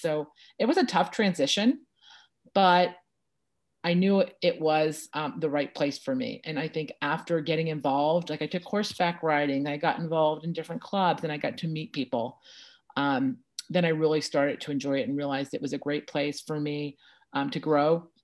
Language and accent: English; Kenilworth, New Jersey, United States; Well, I grew up in Kenilworth, New Jersey, which is a small town close to Union in Union County.